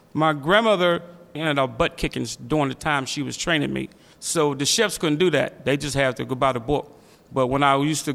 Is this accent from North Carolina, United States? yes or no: no; Braddock, Pennsylvania, United States; I was born in Braddock, Pennsylvania. I grew up with my grandmother, and she was very strict on me, very strict.